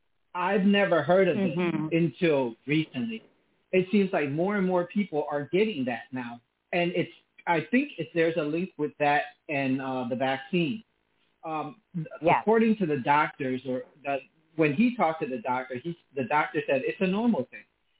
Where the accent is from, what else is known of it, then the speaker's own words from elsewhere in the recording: New York, United States; I'm from New York.